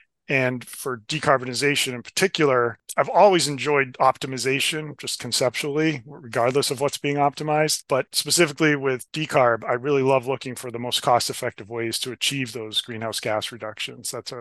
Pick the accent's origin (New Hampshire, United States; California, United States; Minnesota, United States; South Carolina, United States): New Hampshire, United States; So I grew up in New Hampshire, and so I'm very partial to the mountains and lakes regions of New Hampshire, which also conveniently is pretty close.